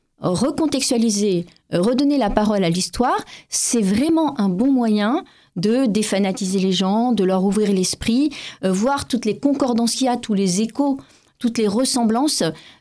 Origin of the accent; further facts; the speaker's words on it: Paris, Île-de-France, France; born there; je me suis toujours vécue comme juive tunisienne, même si je suis née à Paris, puisque mes grands-parents faisaient des caparottes pour Kippour, etc. Ils avaient établi la Tunisie à Paris.